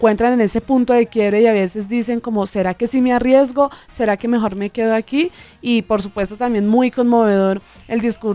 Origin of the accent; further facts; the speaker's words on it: Colombia; como católica y como colombiana